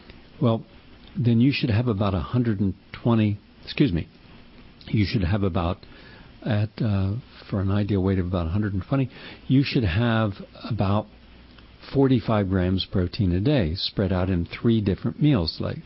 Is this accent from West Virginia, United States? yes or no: yes; West Virginia, United States; Well, where I grew up in West Virginia